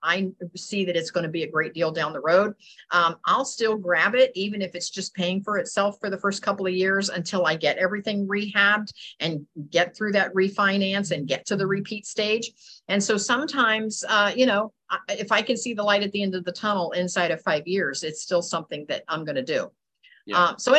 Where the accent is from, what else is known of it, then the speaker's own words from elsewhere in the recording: Columbus, Ohio, United States; And I'm from Columbus, Ohio.